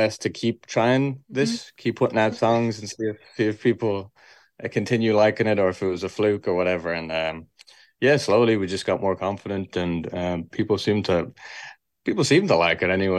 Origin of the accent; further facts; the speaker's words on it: Kilkenny, Leinster, Ireland; We're both from Kilkenny, I guess. People oftentimes think we're from like the US or Canada just because of the name and like the type of music or whatever. But yeah, we're both Kilkenny men.